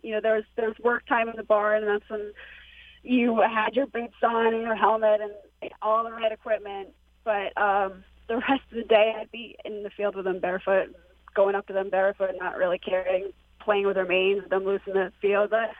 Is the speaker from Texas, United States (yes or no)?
no; New Hampshire, United States; I grew up with horses in New Hampshire, as was already stated.